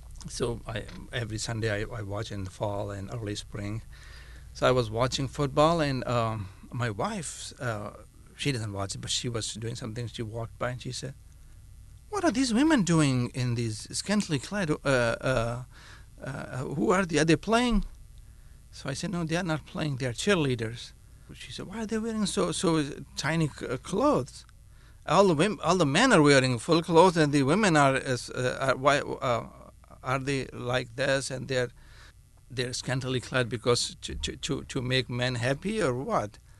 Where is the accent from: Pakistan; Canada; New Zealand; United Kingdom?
Pakistan; now in United States; That when I came to the United States, you know, I was not raised here. I was born and raised in Pakistan.